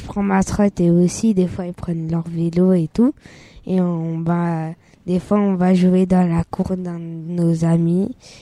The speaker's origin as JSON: {"language": "French", "region": "Geneva", "country": "Switzerland", "said": "Non, moi, je suis de Sécheron."}